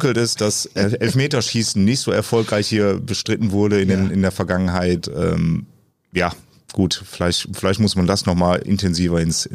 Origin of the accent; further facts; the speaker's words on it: Essen, North Rhine-Westphalia, Germany; ist natürlich meine Heimatstadt